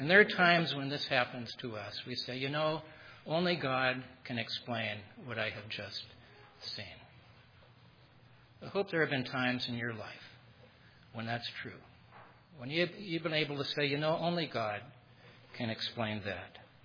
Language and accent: English; California, United States; I grew up in the Bay Area down the peninsula.